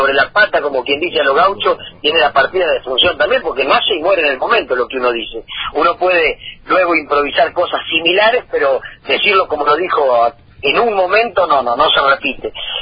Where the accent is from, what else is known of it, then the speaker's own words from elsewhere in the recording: Rojas, Buenos Aires Province, Argentina; le digo que soy de Rojas y que … Así que siempre va, viaja, está conmigo ese pago de Rojas. Así que en fechas tan importantes como esta, por más que uno esté o no esté, siempre anda nombrando su pago, agradecido de la vida de haber nacido ahí